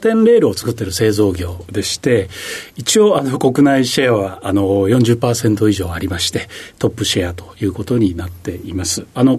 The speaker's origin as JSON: {"language": "Japanese", "town": "Sumoto", "region": "Hyogo", "country": "Japan", "said": "兵庫県の洲本市っていうところでして、淡路島です。"}